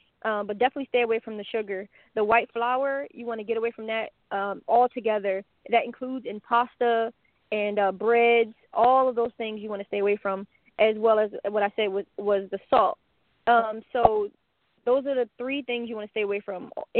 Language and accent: English; New Jersey, United States; I'm from New Jersey, and I just love yoga.